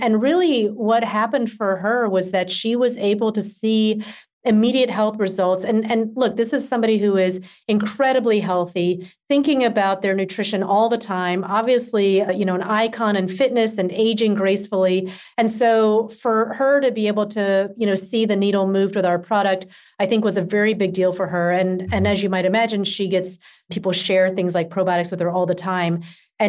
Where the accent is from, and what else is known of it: Georgia, United States; born or raised there